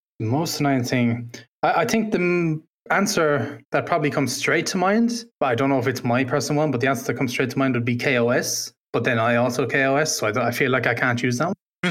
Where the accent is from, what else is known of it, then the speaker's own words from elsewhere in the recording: Ireland; accent: posh; Now my accent has been told that it's quite posh, so I sound like I'm not from Ireland, but from Ireland at the same time, it's very weird.